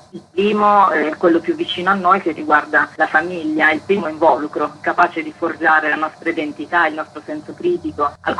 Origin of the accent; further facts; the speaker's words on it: Apulia, Italy; anche se io sono pugliese.